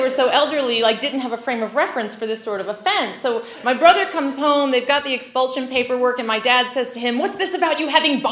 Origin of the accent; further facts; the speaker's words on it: United States; I grew up in Carroll County, in case you can't tell by my outfit.